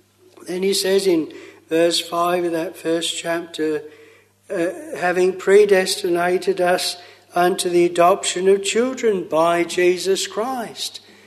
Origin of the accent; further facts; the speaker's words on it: Australia; now in Cranbrook, Canada; we're newcomers, we come over from Australia, and yet we've lived there a lot longer than many of the locals